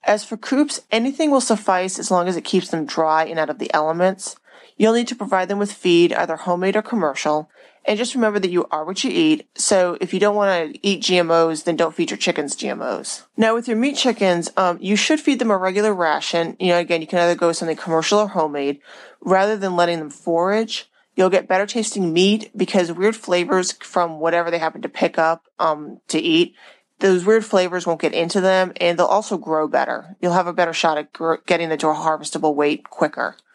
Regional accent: United States; I grew up in America.

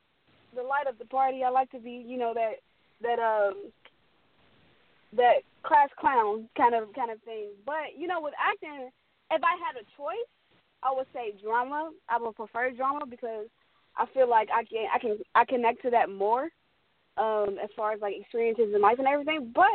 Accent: Cincinnati, Ohio, United States; So I grew up in Cincinnati, Ohio, originally.

